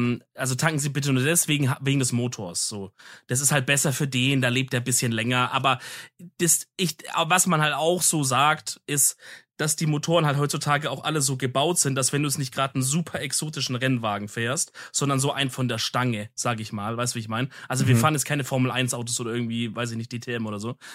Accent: Baden-Württemberg, Germany; Ja, und ich als Schwabe sag halt

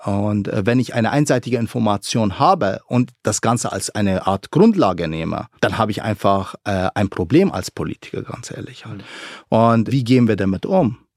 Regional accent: Bavaria, Germany; ich komme aus Niederbayern.

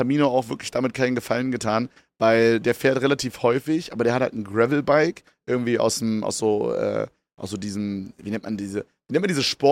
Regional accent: Königs Wusterhausen, Brandenburg, Germany; Also wir sind so ein bisschen da, so Königs-Wusterhausen, wo ich herkomme, sind wir so gestartet.

